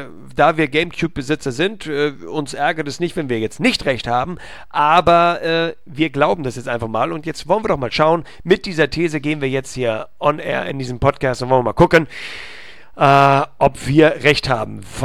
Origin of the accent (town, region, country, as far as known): Hamburg, Germany